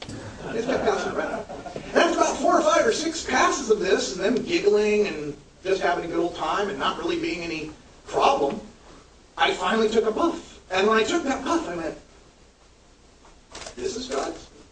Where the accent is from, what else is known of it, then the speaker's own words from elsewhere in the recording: Oregon, United States; Even in my home state of Oregon